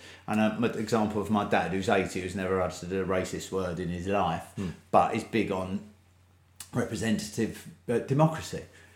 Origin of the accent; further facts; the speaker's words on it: London, United Kingdom; because we're from London, so we used to hang around with black kids, but he also knew racist kids and all sorts, growing up in London.